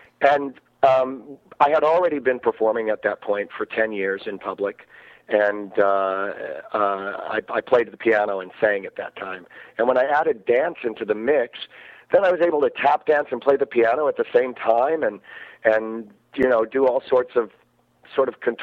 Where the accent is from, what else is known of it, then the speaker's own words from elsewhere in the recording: Iowa, United States; I come from Iowa, and not exactly a gay-friendly town.